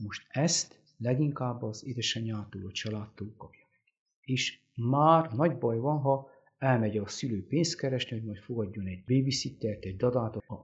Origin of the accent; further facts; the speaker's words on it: Székely Land, Romania; Mert a összbevéve a saját életterem, az a szülőházam, szülőföldem, hazám. Most ez jelenti magát a fizikai területet, jelenti azt az életet vagy udvart, jelenti azt a települést, jelenti az egész szülőföldet, azt mondjuk, hogy Székelyföld